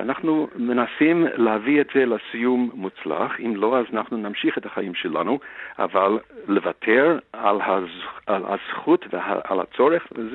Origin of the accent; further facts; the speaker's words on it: Australia; now in Israel; עלינו מאוסטרליה, אשתי מארצות הברית, וזה הבית שלנו.